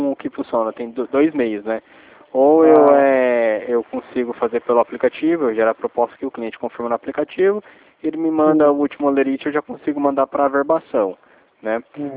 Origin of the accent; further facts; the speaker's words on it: São Paulo, Brazil; Eu sou da cidade de São Paulo.